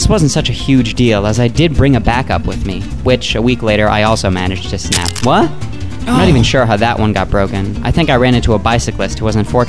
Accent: New York City, New York, United States; I'm from New York City, so I was used to the fast pace of living

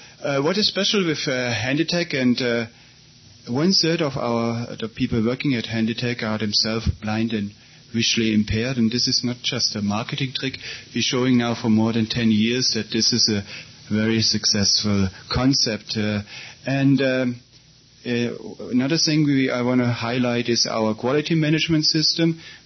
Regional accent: Germany; English is a second language; I'm from Germany

